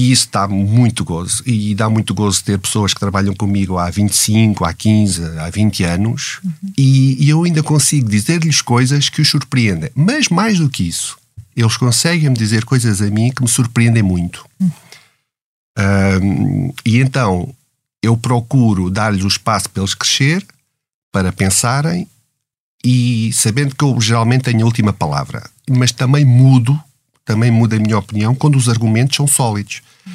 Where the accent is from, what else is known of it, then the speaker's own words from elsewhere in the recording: Portugal; Olha, eu sou português, queria abrir aqui uma empresa